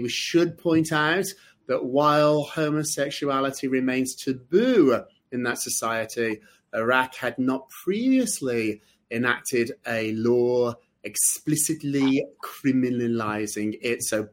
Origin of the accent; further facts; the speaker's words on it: United Kingdom; talking to my British friends, I'm from Britain